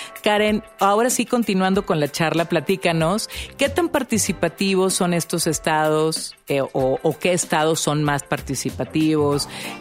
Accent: Monterrey, Nuevo León, Mexico; yo soy regia

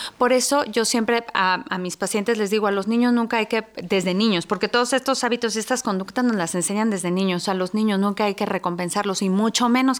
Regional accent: Mexico; Más nosotros como mexicanos

